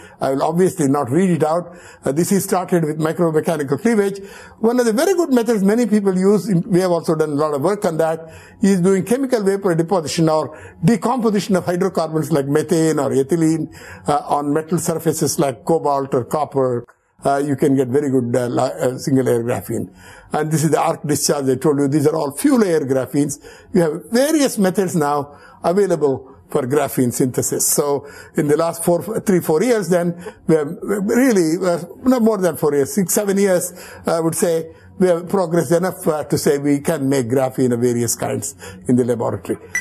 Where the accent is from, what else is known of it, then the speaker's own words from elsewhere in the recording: India; Of course, being an Indian, I am very fond of Raman spectroscopy.